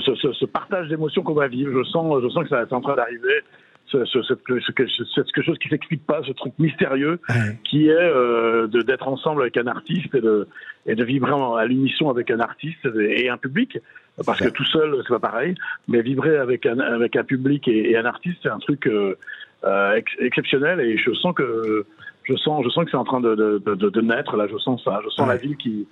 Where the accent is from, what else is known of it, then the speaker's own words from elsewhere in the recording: Brittany, France; on est un peu tribal, les bretons.